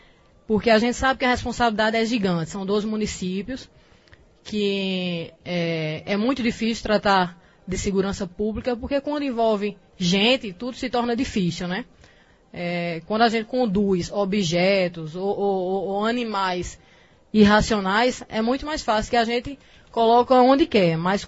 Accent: Tabira, Pernambuco, Brazil; que sou dessa região, que sou natural daqui, de Tabira

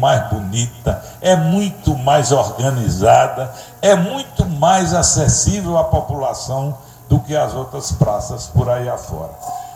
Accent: Afogados da Ingazeira, Pernambuco, Brazil; Eu me orgulho como afogadense muito, me orgulho da minha terra

